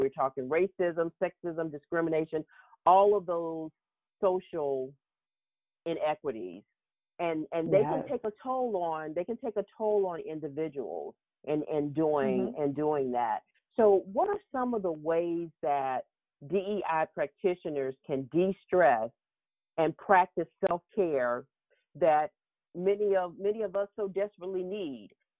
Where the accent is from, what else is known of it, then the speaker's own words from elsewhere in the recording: the South, United States; Growing up in the South, I saw that displayed a lot.